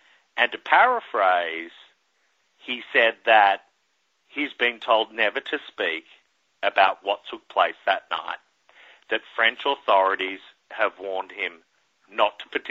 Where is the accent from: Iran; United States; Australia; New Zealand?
Australia; as a kid growing up in Australia, a member of the Commonwealth